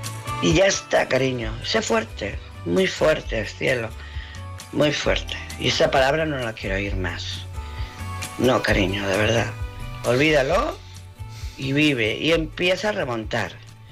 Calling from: Barcelona, Catalonia, Spain; de Barcelona.

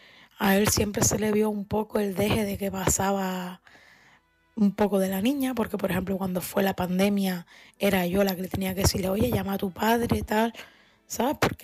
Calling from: Canary Islands, Spain; de Gran Canaria.

